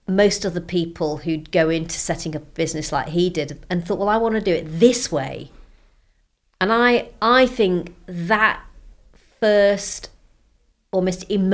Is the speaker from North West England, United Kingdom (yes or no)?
no; Sheffield, Yorkshire and the Humber, United Kingdom; now in London, United Kingdom; I grew up in and around Sheffield. I live in London.